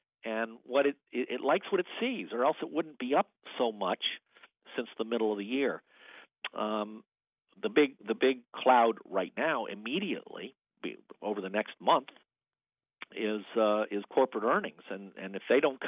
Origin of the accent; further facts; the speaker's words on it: Washington, District of Columbia, United States; I grew up in Washington, and my father had a distinction